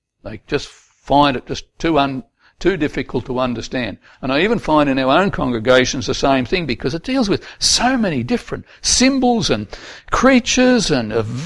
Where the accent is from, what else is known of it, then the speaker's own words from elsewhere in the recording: Melbourne, Victoria, Australia; I know I'm not from the Western District, I'm from Melbourne, and I just saw the beautiful trees and all that as I came into Hamilton.